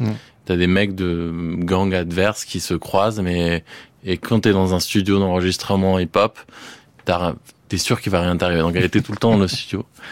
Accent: France; Et elle me dit, vous êtes d'où? Je dis français

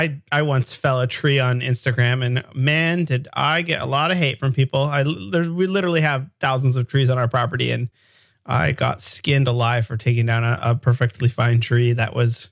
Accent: Canada; I'm a developer from Canada.

